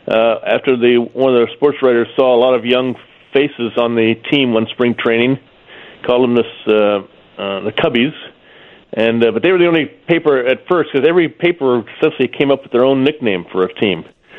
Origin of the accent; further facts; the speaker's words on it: Evansville, Indiana, United States; also born or lived in Madison, Wisconsin; I grew up in Evansville, Indiana, and Madison, Wisconsin.